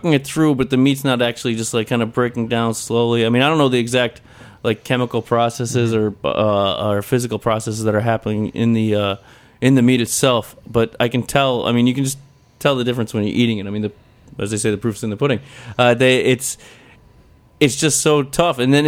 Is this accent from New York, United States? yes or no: yes; Trumansburg, New York, United States; I grew up in Trumansburg, which is outside of Ithaca.